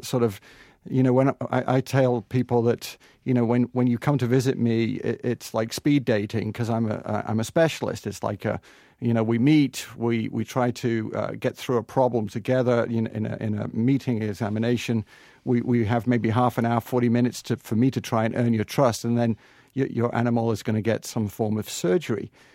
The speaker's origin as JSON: {"language": "English", "region": "England", "country": "United Kingdom", "moved": "as an adult", "lives_now": "United States", "said": "so actually, I found my way here from England. I came here in the early 90s"}